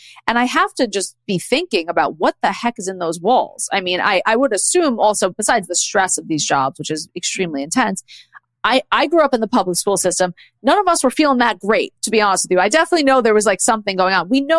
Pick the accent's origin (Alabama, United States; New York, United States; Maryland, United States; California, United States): New York, United States; New York City; I grew up in the New York City public school system.